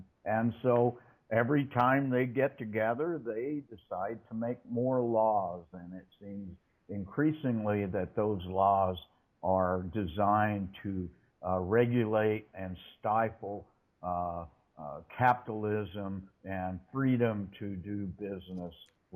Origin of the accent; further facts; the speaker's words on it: United States; when I grew up in the United States in the 1960s.